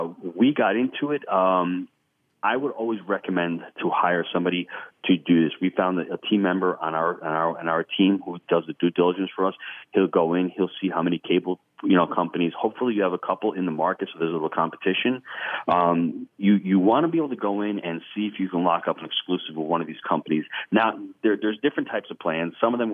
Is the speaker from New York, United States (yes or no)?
yes; New York, United States; I'm a New Yorker.